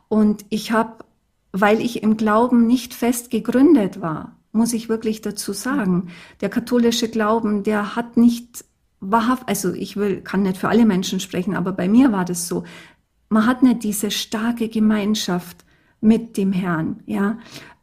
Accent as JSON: {"language": "German", "town": "Augsburg", "region": "Bavaria", "country": "Germany", "tie": "born or raised there", "said": "In meiner Heimat, in Augsburg, ja."}